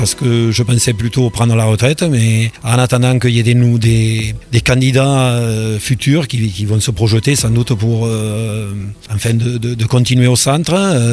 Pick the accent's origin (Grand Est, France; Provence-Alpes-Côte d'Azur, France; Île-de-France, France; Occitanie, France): Occitanie, France; Fourcès; Moi, je viens de Fourcès, j'ai toujours été ici et voilà.